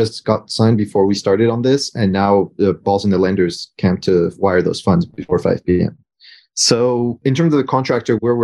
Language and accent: English; France; now in Los Angeles, United States; I'm from France and I live most of the time now in LA.